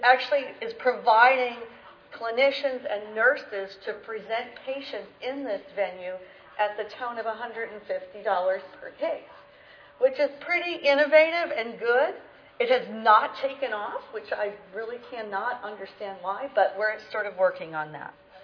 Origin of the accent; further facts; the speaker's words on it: New Mexico, United States; And I'm from New Mexico